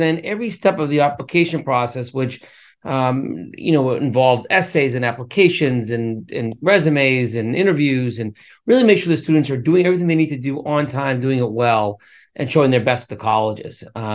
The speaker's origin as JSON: {"language": "English", "town": "Whitman", "region": "Massachusetts", "country": "United States", "tie": "born or raised there", "said": "we grew up in Whitman, small town on the, I say South Shore, but it's kind of South-ish Shore."}